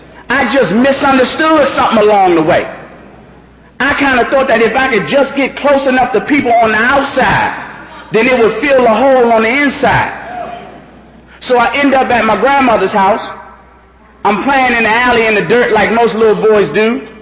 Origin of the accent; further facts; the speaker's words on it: Washington, District of Columbia, United States; I grew up in Washington, D.C., up on Emerson Street, Northwest, big house on the corner. About three or four Muslim families lived in that house.